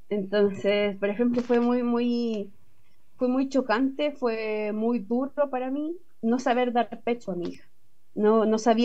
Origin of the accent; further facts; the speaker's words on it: Chile; aquí en Chile decimos guatita la barriga